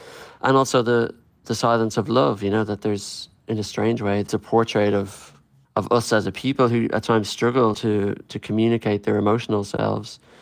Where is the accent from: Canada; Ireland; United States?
Ireland; Dublin, Leinster; I was raised bilingually in Dublin City. And my father's never actually spoken English to me. He just always has spoken Irish. I'm now raising my own children through the Irish language in Dublin City.